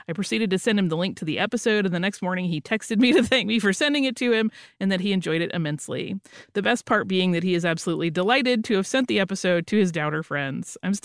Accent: Los Angeles, California, United States; moved away as an adult; now in Ireland; I'm from Los Angeles, and about 3.5 years ago, I moved to Ireland on my own.

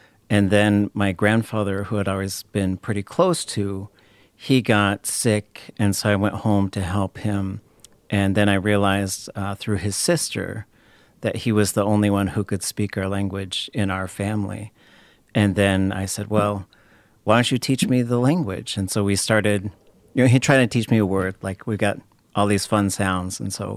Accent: Anchorage, Alaska, United States; also born or lived in Skagway; Yeah, I was born in a town called Skagway, which we call Wushikakuya or Shkakwe. And then I was raised in Anchorage, which is, it's a city for Alaska.

